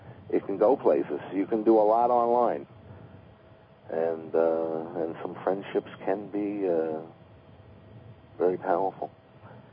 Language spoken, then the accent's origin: English; New York, United States; Beautiful, beautiful country. I love New York. I'm a New Yorker.